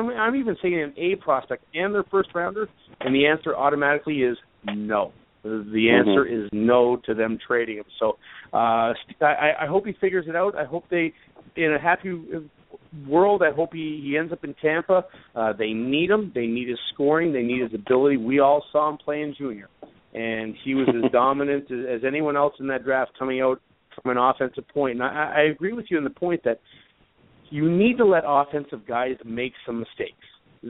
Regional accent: Canada; now in Buffalo, United States; I'm a Canadian that hates the CFL, and I love the NFL. I love my New York Jets, and I get knocked out by Rex Ryan living in Buffalo.

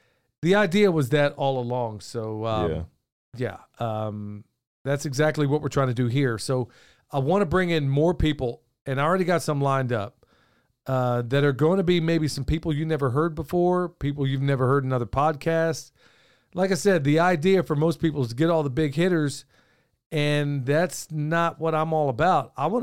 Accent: Oklahoma, United States; It's like a staple growing up in Oklahoma that we ate. I mean, we loved hot links, you know?

